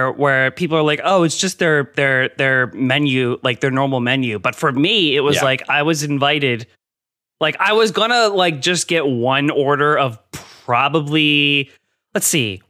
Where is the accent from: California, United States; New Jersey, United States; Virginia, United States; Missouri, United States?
New Jersey, United States; I'm from Jersey. Crappy diner food is like it's my ambrosia.